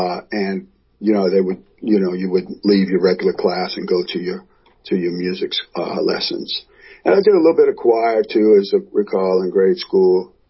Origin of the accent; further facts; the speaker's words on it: New Orleans, Louisiana, United States; here growing up in New Orleans, you know, I did tons of weddings and convention parties